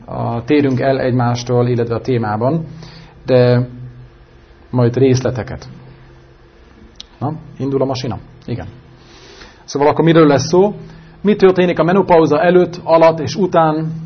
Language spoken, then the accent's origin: Hungarian; Germany; Hungarian is a second language; Tehát én tulajdonképpen német vagyok, tehát echte német. 12 éve küzdök a magyar nyelvvel, és még a mai napig is vannak küzdelmeim